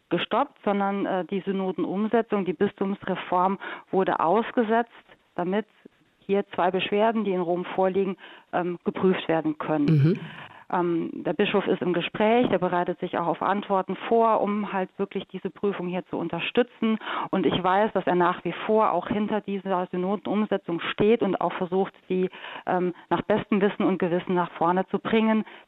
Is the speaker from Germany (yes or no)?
yes; Saarland, Germany; accent: Saarland dialect; wir haben ja unseren saarländischen Dialekt und da heißt es so schön, the hem is the hem. Und das merkt man einfach. Wir Saarländer, wir treffen uns überall auf der ganzen Welt.